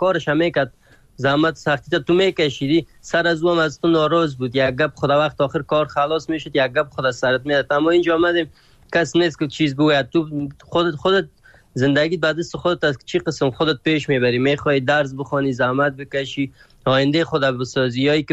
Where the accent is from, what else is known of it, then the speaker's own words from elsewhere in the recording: Afghanistan; بگویم از افغانستان هستم